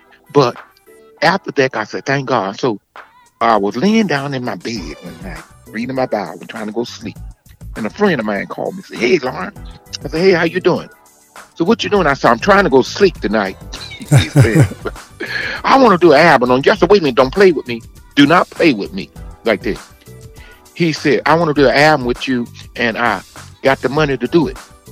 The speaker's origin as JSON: {"language": "English", "town": "Nashville", "region": "Tennessee", "country": "United States", "tie": "born or raised there", "said": "Well, I'm from Nashville, Tennessee. I grew up in Nashville, Tennessee."}